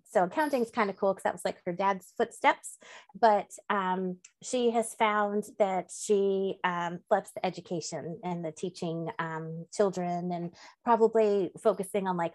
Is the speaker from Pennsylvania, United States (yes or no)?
no; New Jersey, United States; also born or lived in Georgia / Kentucky; now in Noblesville, United States; So my dad had relocated to a couple different places with his job. And so we're from Jersey. We've lived in Georgia. We've lived in Kentucky. So that's where I met my hubby, had our family. And we moved to Indiana, actually Noblesville, Indiana.